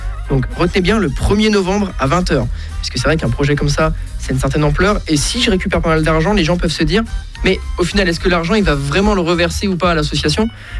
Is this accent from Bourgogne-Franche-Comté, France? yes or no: yes; Bourgogne-Franche-Comté, France; je suis juste à côté du circuit de Magny-Cours. Donc, je suis vraiment de la Nièvre depuis tout petit.